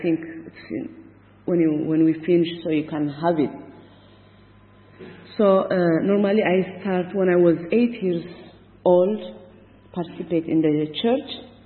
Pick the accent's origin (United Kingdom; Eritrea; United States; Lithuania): Eritrea; English is a second language; I'm from East Africa, Eritrea.